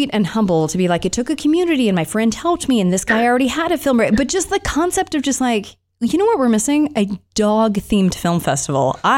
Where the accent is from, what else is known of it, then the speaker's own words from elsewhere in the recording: Colorado Springs, Colorado, United States; I'm originally from Colorado Springs.